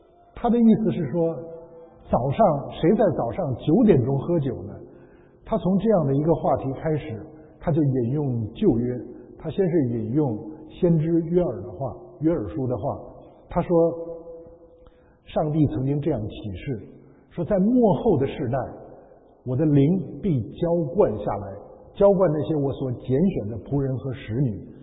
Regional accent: Tianjin, China; 比如说北京附近，那我是在天津，那旁边有河北，有山东，这都是离北京很近的地方

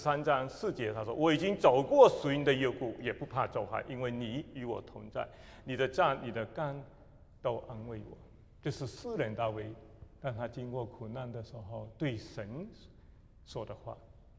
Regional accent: Malaysia; accent: Fuzhou; 是马来西亚的啊，所以而且是马来西亚的福州人，所以有福州的口音，有一些人可能福州人就听到我是有福州话的口音。

